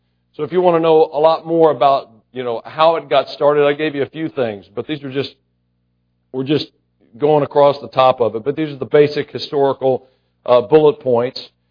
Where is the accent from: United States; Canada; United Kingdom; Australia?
United States; Well, I do as an American.